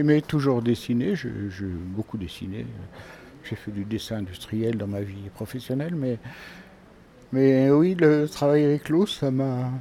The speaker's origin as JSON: {"language": "French", "region": "Nouvelle-Aquitaine", "country": "France", "tie": "born there", "said": "Mon univers est tourné autour du Périgord vert, effectivement. Ce sont mes origines, hein, donc je suis né ici en Dordogne, sur les bords de la Drôme. Ma famille était ici."}